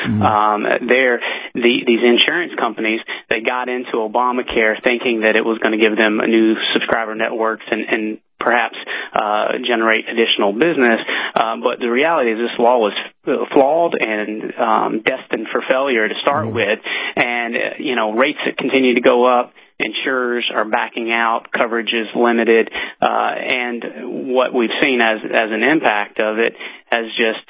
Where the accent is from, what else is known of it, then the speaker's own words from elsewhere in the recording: Vidalia, Georgia, United States; I'm actually originally from Vidalia, Georgia, about an hour from Savannah.